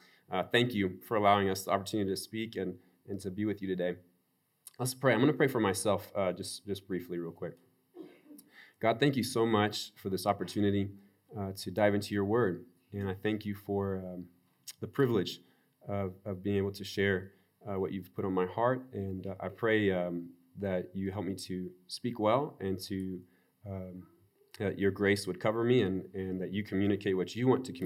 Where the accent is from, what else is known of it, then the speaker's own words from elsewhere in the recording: Namibia; now in Angola; So we moved to Angola about 7 months ago, and I grew up in Namibia